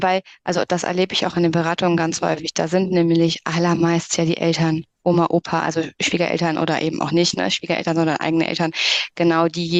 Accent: North Rhine-Westphalia, Germany; Bei uns gar nicht, würde ich sagen, in NRW.

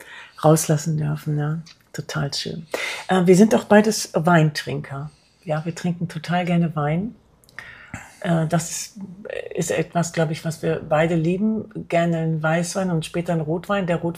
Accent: West Germany, Germany; für mich als Wessi nicht

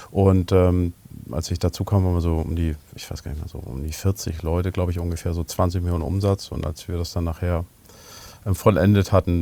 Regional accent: Hamburg, Germany; als Hamburger

